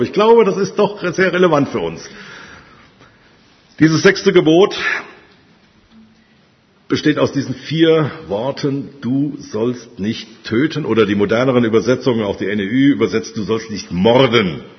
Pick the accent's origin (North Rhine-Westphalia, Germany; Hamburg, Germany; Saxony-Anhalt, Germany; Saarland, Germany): North Rhine-Westphalia, Germany; Dorsten; Ich komme aus Dorsten-Wulfen. Das Stadt Dorsten kennt vielleicht der eine oder andere noch, im nördlichen Ruhrgebiet gelegen, aber das Dorf Wulfen ist so 9 Kilometer nochmal nördlich davon, also schon im Münsterland.